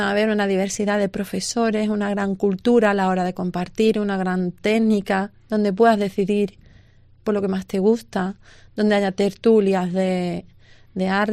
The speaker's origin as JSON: {"language": "Spanish", "region": "Andalusia", "country": "Spain", "said": "aunque siendo andaluza, pues mucha gente me preguntaba"}